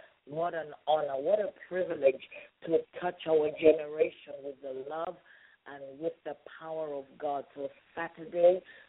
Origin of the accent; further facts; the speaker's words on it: Boston, Massachusetts, United States; with Prince Matthew Chua and Princess Irene Chua from my hometown in Boston.